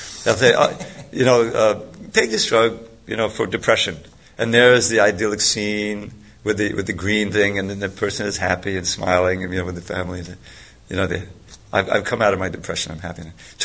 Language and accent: English; New York City, New York, United States; I grew up in New York City.